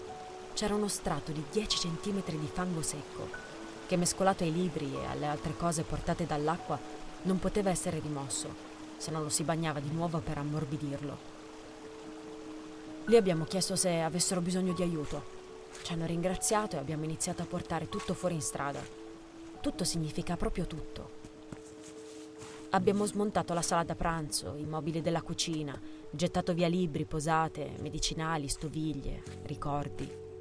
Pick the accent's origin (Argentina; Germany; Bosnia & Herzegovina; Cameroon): Argentina; La Plata, Buenos Aires Province; now in Bologna, Italy; Vengo dall'Argentina, da una città chiamata La Plata, che è la capitale della provincia di Buenos Aires. Lì vivono circa 800.000 persone